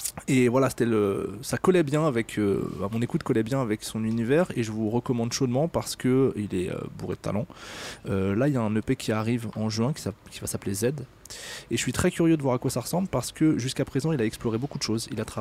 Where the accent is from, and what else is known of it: Meknès, Fès-Meknès, Morocco